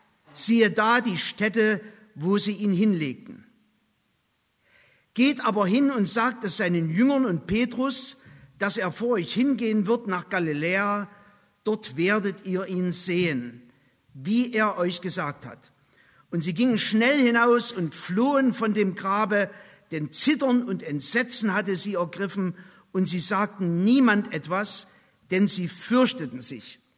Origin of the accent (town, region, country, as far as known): Saxony, Germany